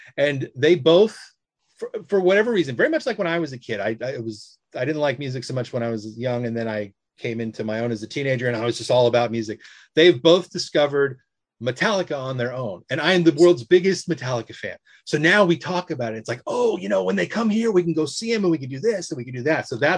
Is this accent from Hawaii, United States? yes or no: yes; Hawaii, United States; moved away; So I grew up in Hawaii and I would talk about it in the book.